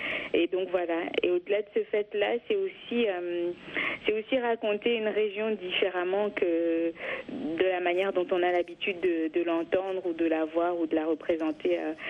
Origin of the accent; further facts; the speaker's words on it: Kivu, DR Congo; je suis originaire de la région du Kivu, donc la région que je raconte dans ce documentaire